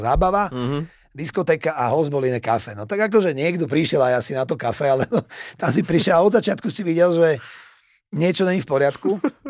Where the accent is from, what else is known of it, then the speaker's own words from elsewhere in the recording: Bratislava, Bratislava Region, Slovakia; My sme z Bratislavy